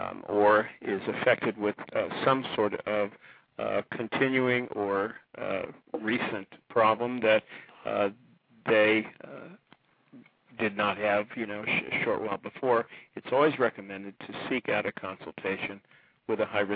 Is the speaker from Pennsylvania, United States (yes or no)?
no; Ohio, United States; moved away as an adult; I came from Ohio about 35 years ago. Uh-huh. That's where I was born and raised, but I'm working in central New Jersey near Asbury Park